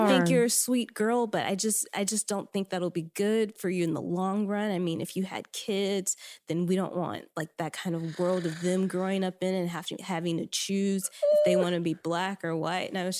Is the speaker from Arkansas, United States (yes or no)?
yes; Arkansas, United States; I'm from Arkansas, the South, so she was trying to be real sweet about it.